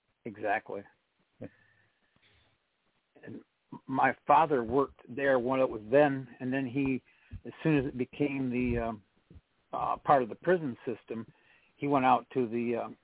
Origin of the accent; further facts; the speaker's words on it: Sheridan, Michigan, United States; I was born and raised in Sheridan, which is in the middle of Montcalm County, and Ithaca's in Montcalm, or just outside of Montcalm.